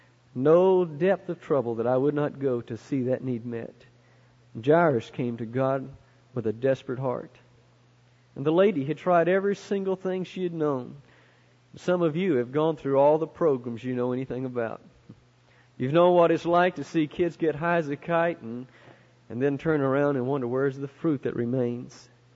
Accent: West Palm Beach, Florida, United States; I'm from West Palm Beach

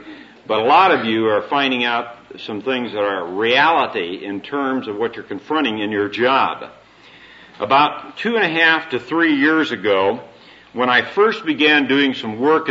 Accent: Colorado Springs, Colorado, United States; I'm from Colorado Springs and I'm responsible for the western region of the Navigators.

